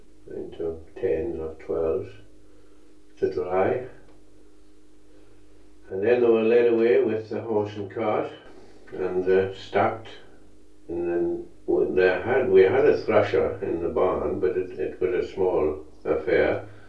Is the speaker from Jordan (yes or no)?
no; Stannington, England, United Kingdom; born there; Well, I was born in the Stannington area in 1901. My parents were farmers and had been for generations before them.